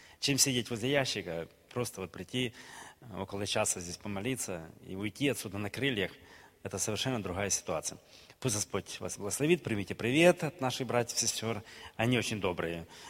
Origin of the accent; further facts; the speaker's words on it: Ukraine; Они когда увидели нас и узнали, что мы с Украины.